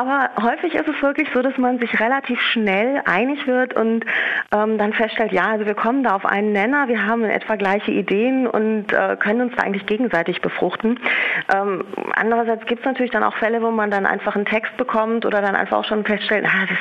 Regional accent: North Rhine-Westphalia, Germany; Ich komme aus dem Sauerland und da kennt man das G nicht, deswegen gibt es das mit CH.

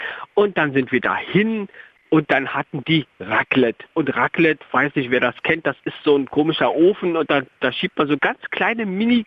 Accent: Berlin, Germany; also born or lived in Bern; Bin ja eigentlich Berliner. Wie ihr vielleicht hört, dass ich auch nicht mehr ganz so schnell spreche, weil ich eine Zeit lang in der Schweiz gelebt habe, in Bern.

